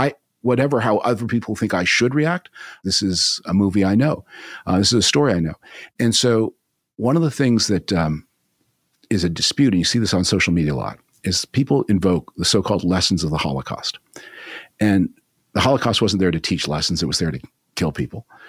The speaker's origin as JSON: {"language": "English", "country": "Canada", "tie": "born or raised there", "said": "when I was growing up in Canada"}